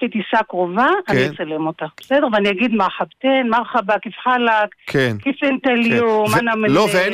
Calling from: Alfei Menashe, West Bank, Israel

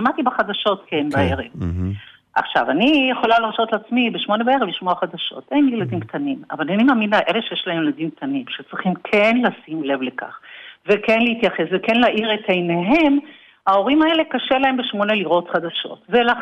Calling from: Herzliya, Tel Aviv District, Israel; אני מהרצליה.

